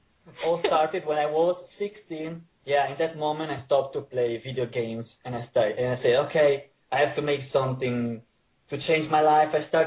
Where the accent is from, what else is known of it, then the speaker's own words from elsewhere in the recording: Italy; Hi, everybody. … from Italy.